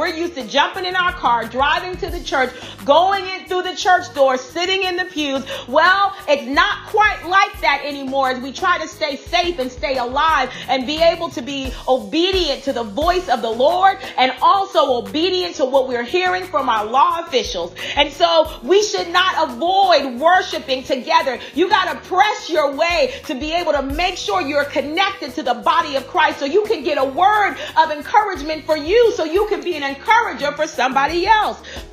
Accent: South Carolina, United States; he was a movie star that grew up in my hometown, South Carolina.

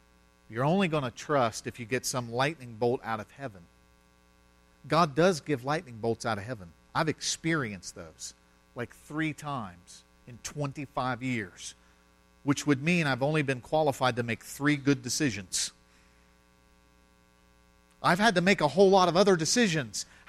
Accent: United States; I grew up in America where even the heathens could tell you about Noah and the ark.

